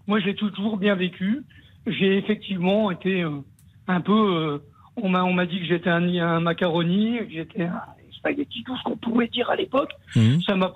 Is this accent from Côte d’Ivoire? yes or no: no; Mont-Saint-Martin, Grand Est, France; born there; je suis né en 63 à Mont-Saint-Martin, donc comme mon frère et ma sœur. D'ailleurs, nous on est né en France.